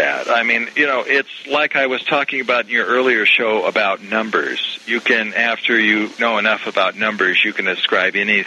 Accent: Portland, Oregon, United States; That's my hometown.

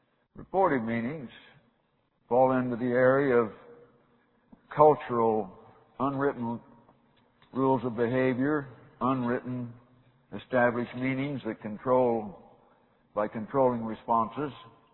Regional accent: Missouri, United States; also born or lived in Idaho; My granddad had a ranch where Bull Shoals Lake, south of Springfield, Missouri, now sits. And so until I was about 3 in southern Missouri

